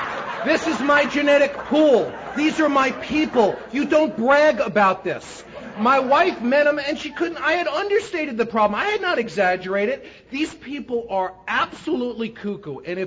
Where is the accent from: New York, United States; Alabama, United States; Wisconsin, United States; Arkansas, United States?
New York, United States; New York City; I grew up in New York City in the Bronx to a family that was and is still completely out of their minds.